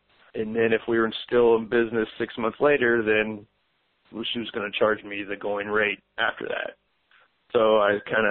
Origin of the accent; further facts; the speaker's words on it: Portsmouth, Ohio, United States; my two big loves in life are the military and my hometown. And earlier we kind of talked about the unique demographics that Portsmouth has to offer.